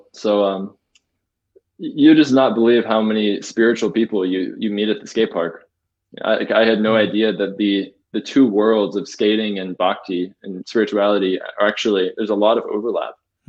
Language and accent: English; North Carolina, United States; also born or lived in California; I was born in California and raised in North Carolina and went to school in Denver.